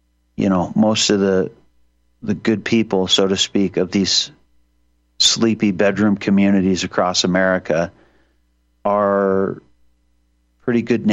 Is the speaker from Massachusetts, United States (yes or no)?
no; Libby, Montana, United States; born there; And I was born in Libby, Montana.